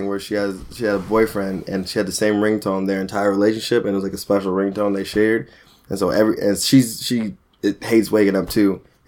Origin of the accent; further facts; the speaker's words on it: Seattle, Washington, United States; now in Los Angeles, United States; From Seattle, Washington, live in LA, been living in LA for like 4 years.